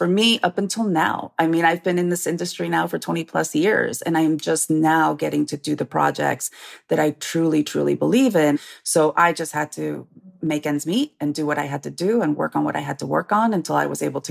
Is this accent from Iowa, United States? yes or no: yes; Iowa City, Iowa, United States; Even growing up in Iowa City, where we ended up, because my father became a teacher assistant at the University of Iowa, where he obtained his doctorate.